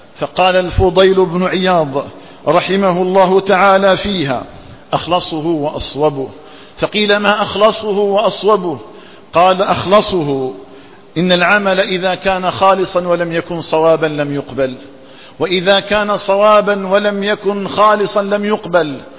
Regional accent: Algeria; اللهم اجعل بلدنا الجزائر آمنا مطمئنا

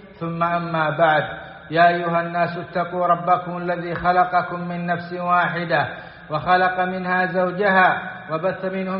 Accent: Saudi Arabia; في بلادنا السعودية

